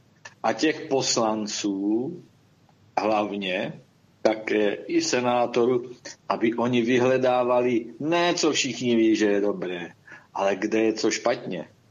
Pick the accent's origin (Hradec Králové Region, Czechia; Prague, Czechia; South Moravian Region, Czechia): South Moravian Region, Czechia; Brno; jsem Brňák, jsem motoristický fanda